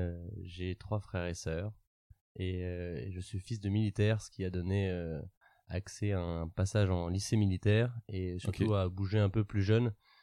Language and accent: French; Centre-Val de Loire, France; Nous, toute la famille vient, enfin, de côté de ma mère, on vient tous de Sologne. On se considère de Sologne. On est des cousins éloignés de … tu vois. Donc, okay. Ma famille habite vraiment dans le Loir-et-Cher.